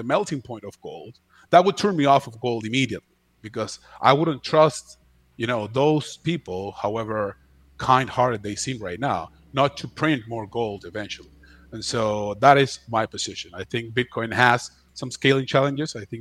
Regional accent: Venezuela; I come from Venezuela. We suffered hyperinflation.

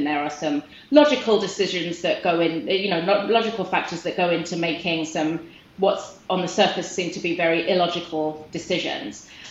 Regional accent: Pinner, London, United Kingdom; also born or lived in Bournemouth; I grew up in England, in northwest London, a place called Pinner. Went to university in England, in Bournemouth, down on the south coast, on the beach there.

